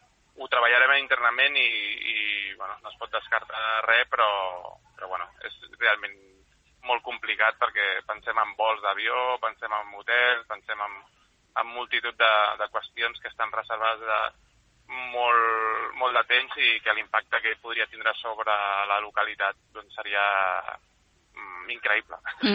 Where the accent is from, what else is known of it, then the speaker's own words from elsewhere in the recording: Catalonia, Spain; les dues persones que ho portem aquí a Espanya som catalans